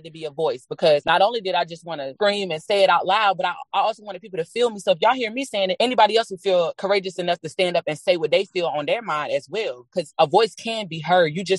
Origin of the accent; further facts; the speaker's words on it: Elizabeth City, North Carolina, United States; I'm originally from Elizabeth City, the 252.